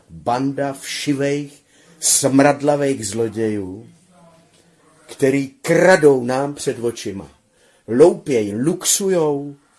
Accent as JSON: {"language": "Czech", "region": "Bohemia", "country": "Czechia", "tie": "born there", "said": "Já jsem se narodil v Čechách"}